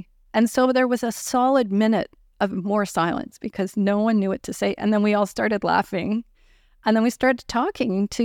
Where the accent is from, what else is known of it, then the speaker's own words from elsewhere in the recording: Sudbury, Ontario, Canada; Sudbury, Ontario, my hometown.